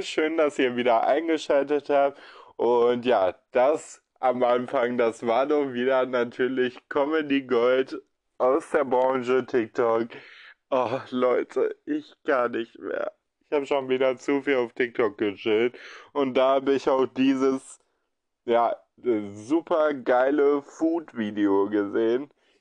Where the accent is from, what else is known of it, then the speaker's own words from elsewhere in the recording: Essen, North Rhine-Westphalia, Germany; ich komme aus dem Regenwald Essen in Deutschland.